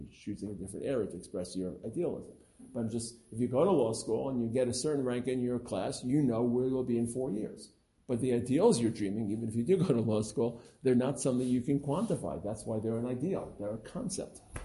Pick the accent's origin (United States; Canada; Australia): Australia; Perth, Western Australia; now in Israel; I grew up in Perth, and my parents didn't have so much access to Talmud Torah, but here I am